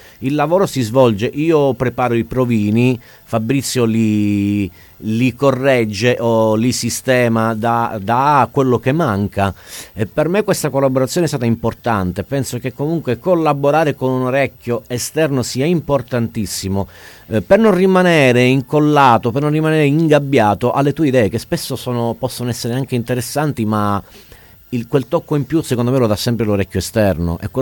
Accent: Spezzano Albanese, Calabria, Italy; now in Rome, Italy; Sì, assolutamente, sono di Spezzano Albanese, sono venuto qui poi per studiare

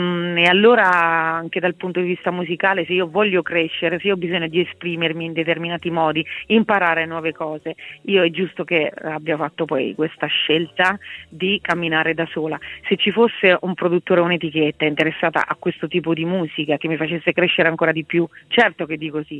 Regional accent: Manoppello, Abruzzo, Italy; girato nelle miniere di Manoppello, Letto Manoppello, insomma dalle mie parti, quindi lì vedrete le nostre miniere

